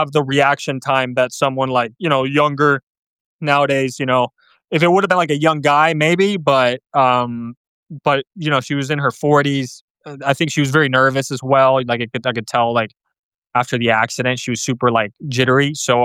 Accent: Venezuela; It's funny because I'm from Venezuela.

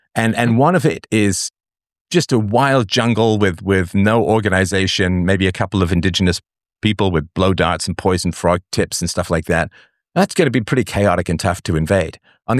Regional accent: London, United Kingdom; Like, I grew up in London before all of the stuff that's been going on since.

